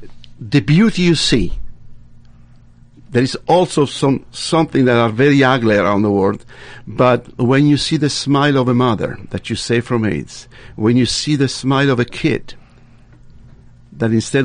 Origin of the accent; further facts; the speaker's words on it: Egypt; accent: Tuscan; also born or lived in Tuscany, Italy; Yes, I was born in Tuscany. I was raised in Egypt.